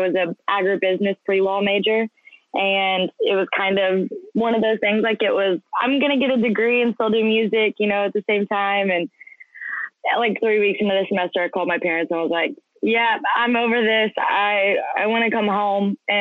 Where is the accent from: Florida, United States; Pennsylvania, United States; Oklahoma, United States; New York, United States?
Oklahoma, United States; moved away as an adult; I am 22 now. I am originally from Oklahoma. I was born and raised there, spent all of my life up until I was about 21 there.